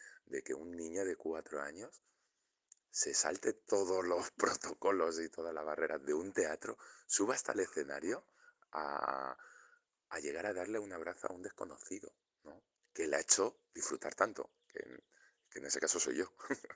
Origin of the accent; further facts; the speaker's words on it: Ciudad Real, Castilla-La Mancha, Spain; Yo soy de Ciudad Real, llevo más de 10 años por las Islas Baleares. Pero bueno, mi tierra natal es Ciudad Real, en Castilla-La Mancha.